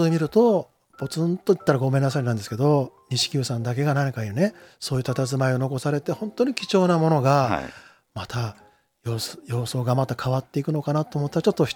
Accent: Kobe, Hyogo, Japan; 確か僕はね神戸から来たものであまり京都のことは知らないんですけども、

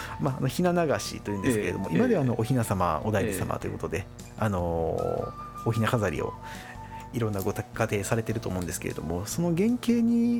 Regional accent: Kyoto, Japan; 本来でしたら私は京都出身なんですけれども

